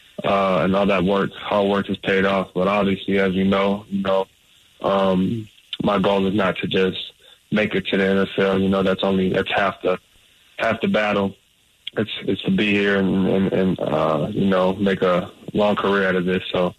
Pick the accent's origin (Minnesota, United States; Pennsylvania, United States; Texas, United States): Texas, United States; Me personally, obviously growing up in Texas, it's kind of been involved with my whole life.